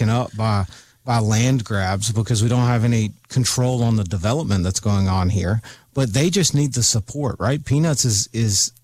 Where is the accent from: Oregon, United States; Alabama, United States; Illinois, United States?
Alabama, United States; because I grew up driving my boat on Mobile Bay, right? Right. I grew up on Fish River. Like, I know this area